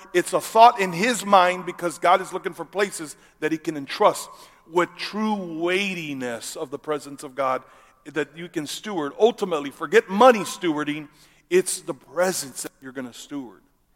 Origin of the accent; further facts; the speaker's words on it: Texas, United States; also born or lived in Kansas City; I am from Kansas City and I grew up in West Texas as a cowboy.